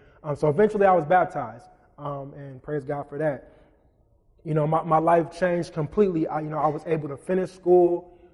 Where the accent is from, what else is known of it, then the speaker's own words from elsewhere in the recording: Ypsilanti, Michigan, United States; I grew up in Ipsy my whole life. It's Ipsy, by the way, Pastor Bill, Ipsy. I lived in Ipsy my whole entire life. I've never lived anywhere.